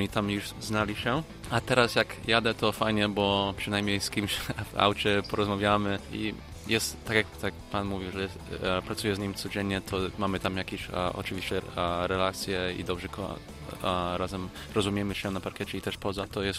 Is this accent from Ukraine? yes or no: no; United States; now in Poland; wychowałem się w Stanach, mieszkałem w Stanach